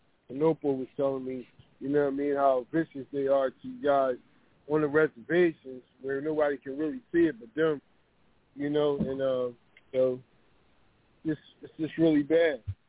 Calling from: Philadelphia, Pennsylvania, United States

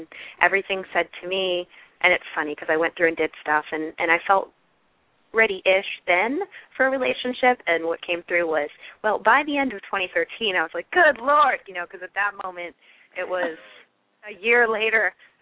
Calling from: Massachusetts, United States; I'm from Massachusetts.

